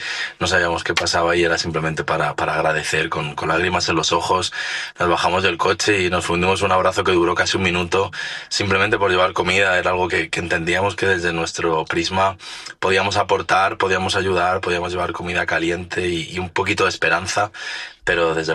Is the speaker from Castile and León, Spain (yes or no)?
yes; Navalacruz, Castile and León, Spain; Yo soy de un pueblo muy cercano a donde empezó el incendio, el fuego empezó en Burgondo y yo soy de Navalacruz, que está apenas a 10 minutos en coche.